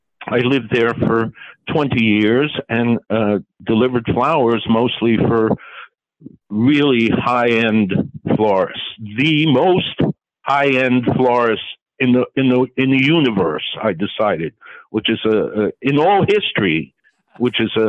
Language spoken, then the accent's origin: English; Massapequa Park, New York, United States; also born or lived in Manhattan; I was born in Manhattan, downtown, and lived there on 61st and 1st until I was 3. And then we moved to Massapequa Park, and we lived on 1st Street in Massapequa Park.